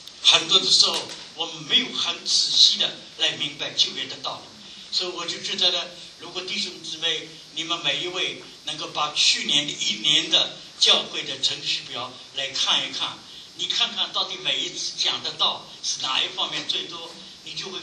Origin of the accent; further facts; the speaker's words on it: China; 因为我们中东方人的思想跟犹太人思想非常接近